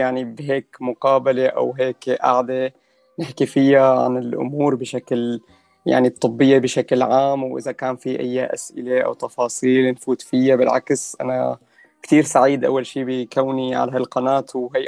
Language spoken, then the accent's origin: Arabic; Syria; طبعا احنا عندنا بسوريا وبتوقع مثل كل البلدان